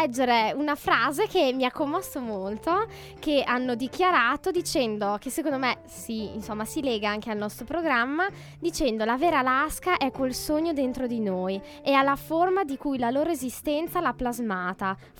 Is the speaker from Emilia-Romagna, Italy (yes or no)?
yes; Reggio Emilia, Emilia-Romagna, Italy; Felino, perché io sono di Reggio.